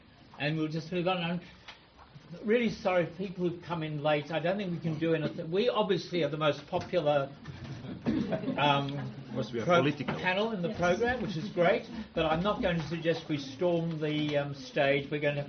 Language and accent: English; Australia; I come from Australia.